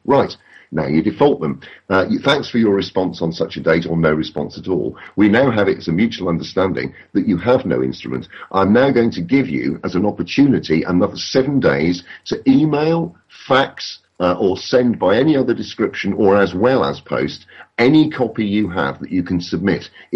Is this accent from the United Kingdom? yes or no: yes; England, United Kingdom; now in France; Yeah, I'm an Englishman in France talking French to a Frenchman, but I'm still bloody English.